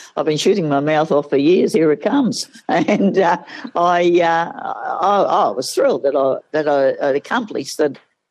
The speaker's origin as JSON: {"language": "English", "town": "Ascot", "region": "Queensland", "country": "Australia", "tie": "born or raised there", "said": "But I grew up in Ascot, where there was 32 stables, and Eagle Farm and Doomben was just a stone throw from where I lived."}